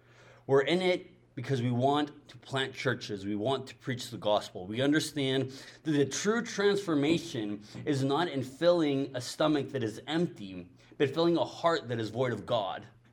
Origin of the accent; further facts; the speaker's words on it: Mexico; English is a second language; I'm Mexican, born and raised, still live in Mexico. English is my second language. I only lived in the States for a year out of my life. The rest of my life, I've lived in Mexico.